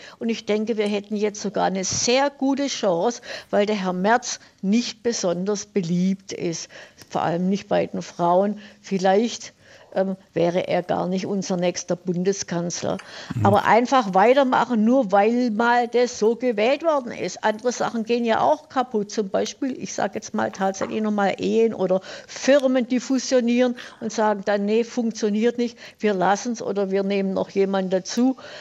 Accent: Stuttgart, Baden-Württemberg, Germany; ich bin ja aus Stuttgart, aus der besten Baustelle oder aus Baustelle des besten Bahnhofsprojekts Europas oder der Welt seit 16 Jahren.

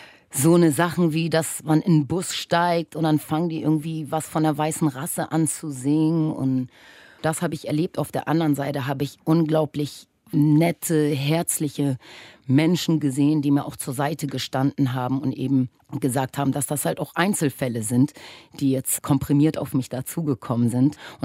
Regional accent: Germany; born or raised there; also born or lived in Caribbean

